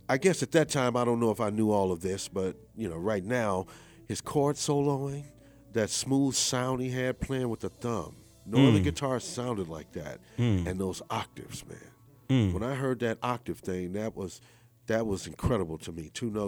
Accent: Kansas City, Missouri, United States; also born or lived in Louisiana; I grew up in Kansas City. I was born in Louisiana.

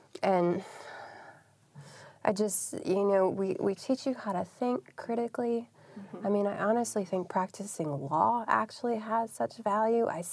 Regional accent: Wisconsin, United States; I grew up in Wisconsin. I went to Madison undergrad

